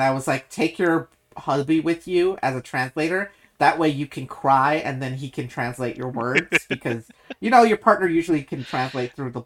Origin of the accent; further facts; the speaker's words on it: New York, United States; It was one of those moments where I'm reminded that I live in a very unique city, because yes, I was I'm from New York story.